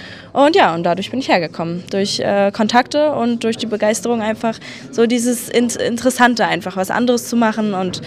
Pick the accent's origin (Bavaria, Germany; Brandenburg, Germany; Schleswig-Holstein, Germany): Schleswig-Holstein, Germany; Lübeck; also born or lived in Rostock; Und dann bin ich nach Rostock gezogen. Ich komme eigentlich aus Lübeck.